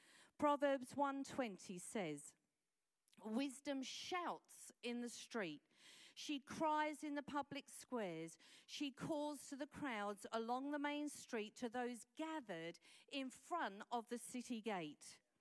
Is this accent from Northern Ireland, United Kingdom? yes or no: no; London, United Kingdom; When I was growing up in London, we lived for a while when I was a young girl in a cul-de-sac in London